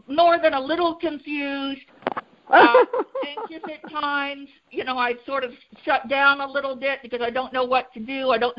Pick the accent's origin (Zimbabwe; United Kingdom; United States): United States; Vermont; I'm from Vermont.